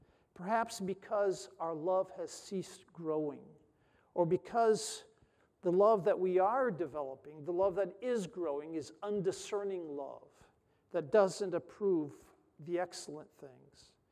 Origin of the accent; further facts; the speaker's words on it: Brazil; I grew up in Brazil. I speak Portuguese like a native.